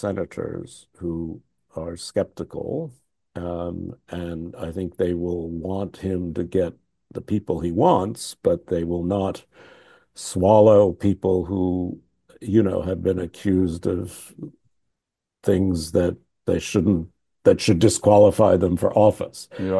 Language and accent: English; United States; to me, as American, I worry more about the war at home than foreign policy